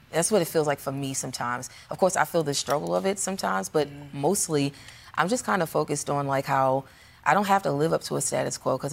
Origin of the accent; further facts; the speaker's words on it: Baltimore, Maryland, United States; I'm also black. I'm from Baltimore. You know, my grandparents are from the South, but my family moved to Baltimore.